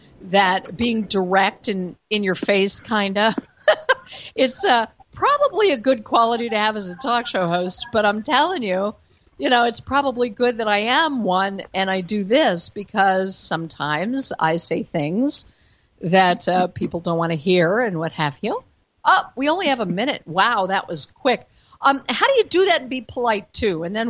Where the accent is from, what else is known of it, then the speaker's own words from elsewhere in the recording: Denver, Colorado, United States; But we determined that even though my hometown is Denver, Colorado, I was born and raised there. My parents were natives of Denver, and I went away and came back.